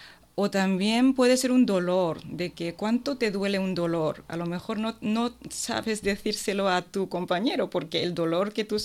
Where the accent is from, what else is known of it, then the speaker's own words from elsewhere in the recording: Japan; Spanish is a second language; no sé si es demasiado decir que es mi pueblo, porque soy japonesa, pero realmente siento que es mi pueblo